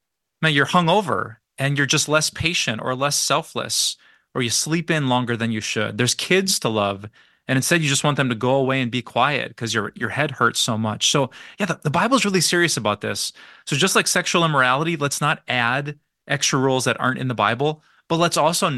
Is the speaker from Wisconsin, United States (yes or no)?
yes; Green Bay, Wisconsin, United States; And we took the title from my hometown, Green Bay, Wisconsin. Did you know 7 out of the top 10 drunkest cities in the entire nation are right here in my home, beloved state of Wisconsin?